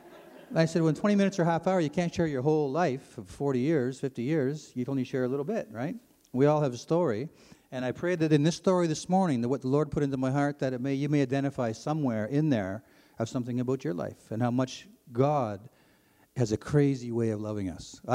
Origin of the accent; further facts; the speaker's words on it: Toronto, Ontario, Canada; I grew up in Toronto, from Ontario. And my mother was actually from somewhere just south of here, somewhere around the Georgian Bay area. She's Ojibwe native, my mom.